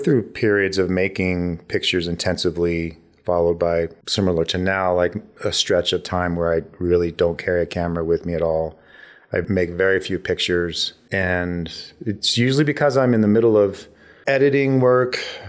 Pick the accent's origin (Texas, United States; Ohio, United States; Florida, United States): Ohio, United States; Well, I grew up in the Midwest in Ohio.